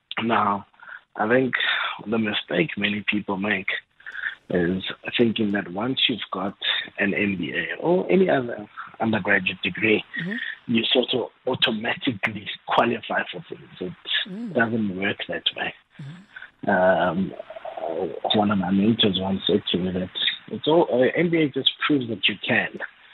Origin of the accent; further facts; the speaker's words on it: Johannesburg, Gauteng, South Africa; also born or lived in Soweto; so I originated in Soweto, Pretoria, born in bed there. But my family's homestead is in Northwest, from Soweto, sort of moved to the east end of Johannesburg.